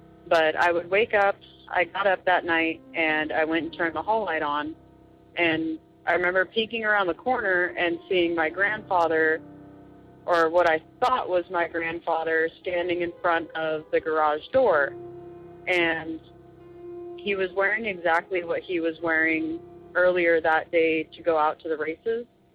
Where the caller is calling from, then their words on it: Arizona, United States; I'm from Arizona.